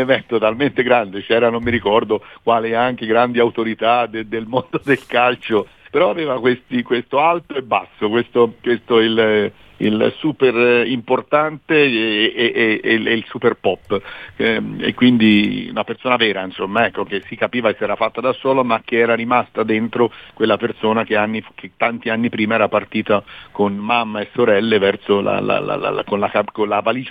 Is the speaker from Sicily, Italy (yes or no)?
no; Florence, Tuscany, Italy; ritenevo che fosse meritevole di tutta la nostra attenzione da fiorentini